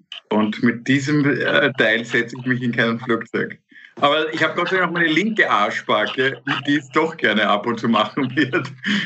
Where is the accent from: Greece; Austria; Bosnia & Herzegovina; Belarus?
Austria; Jetzt könnten wir als Österreicher zumindest anfangen.